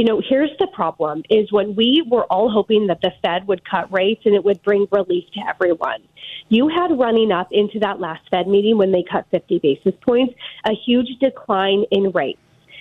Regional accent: California, United States; I'm from California. We have the massive wildfires

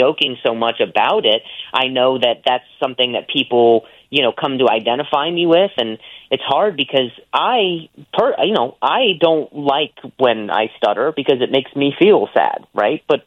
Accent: Midwest, United States; So Chicago is very special in that I love the Midwest. I'm from the Midwest.

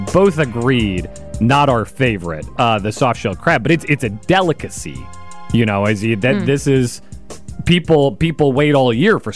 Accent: Kansas, United States; I grew up in Kansas. I grew up down the street from a grass farm.

